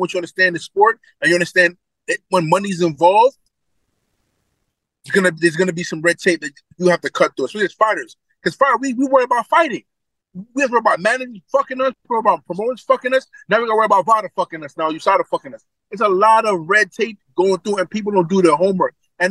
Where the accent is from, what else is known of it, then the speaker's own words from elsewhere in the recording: Brooklyn, New York, United States; You know, I'm from Brooklyn, man. I take it on the chin. I bounce back.